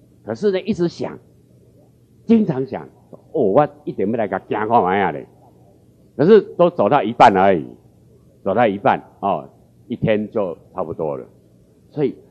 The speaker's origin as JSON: {"language": "Chinese", "country": "Taiwan", "tie": "born or raised there", "said": "因为我从小就住在浊水溪流域的这个西半，浊水西半的一个小村庄，一个农家"}